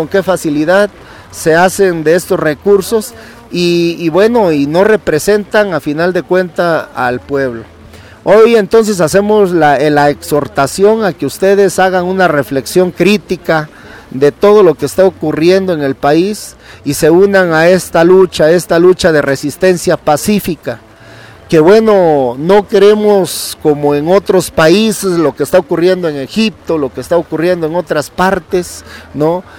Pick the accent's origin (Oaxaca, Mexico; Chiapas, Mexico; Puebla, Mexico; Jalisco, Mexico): Oaxaca, Mexico; la que estamos realizando nosotros como maestros oaxaqueños